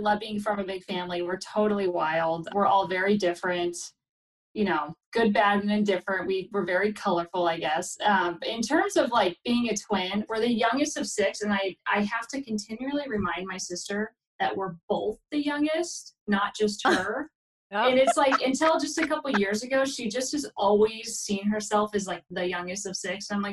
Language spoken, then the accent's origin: English; Redding, California, United States; I'm from, like, Northern California, Redding.